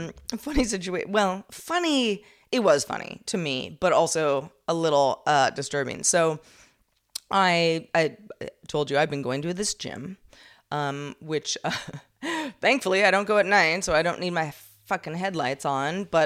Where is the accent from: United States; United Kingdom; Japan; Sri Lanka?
United States; California; I'm just from California, you know, like California people.